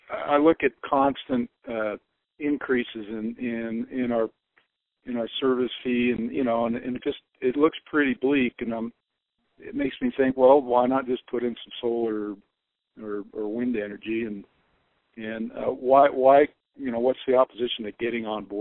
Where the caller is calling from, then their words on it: Banner, Wyoming, United States; I'm here in Banner, Wyoming.